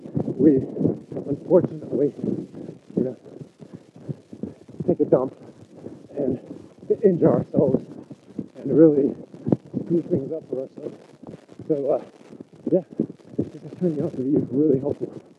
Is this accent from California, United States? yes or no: yes; California, United States; now in Barcelona, Spain; So, I don't know if you know, but I'm from California, but I don't live in California. I live in Barcelona, Spain. I've been out here for like 14 years now, right?